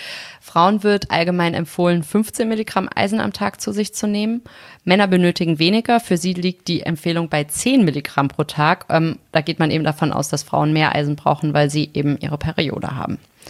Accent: Hesse, Germany; Und ich komme ja aus Nordhessen

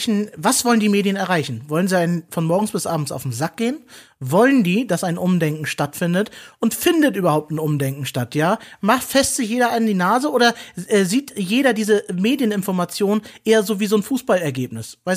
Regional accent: Turkey; als Türke hasst man Griechenland

